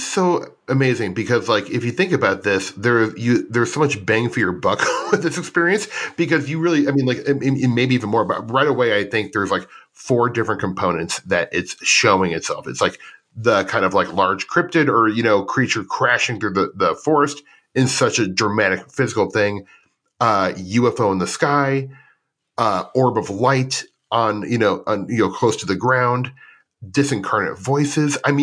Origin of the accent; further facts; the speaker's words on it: Midwest, United States; I'm from Midwest, so I always come with lots of food